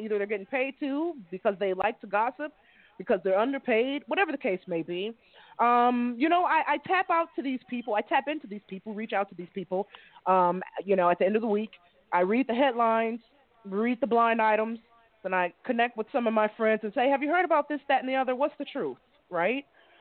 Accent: Chicago, Illinois, United States; That's 2 p.m. if you're in my hometown of Chicago

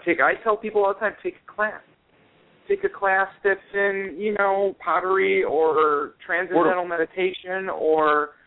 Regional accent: Cleveland, Ohio, United States; I grew up in Cleveland, Ohio. It's not the most resplendently culturally diverse or embraced.

